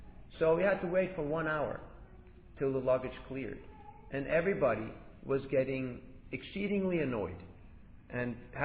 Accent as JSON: {"language": "English", "country": "Australia", "said": "I said, no, I'm an Aussie, you know. I'm an Aussie. I'm not a vegetarian."}